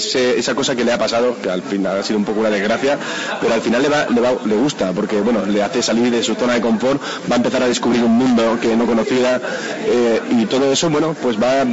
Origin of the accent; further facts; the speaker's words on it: Granada, Andalusia, Spain; now in Madrid, Spain; yo soy de Granada, ¿no? O sea, de Granada a Madrid es mi pequeña emigración.